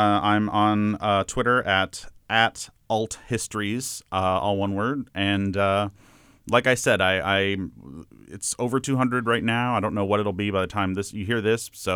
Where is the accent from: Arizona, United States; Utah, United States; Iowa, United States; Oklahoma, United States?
Arizona, United States; Tucson; Something very personal and close to me is I grew up in Tucson, Arizona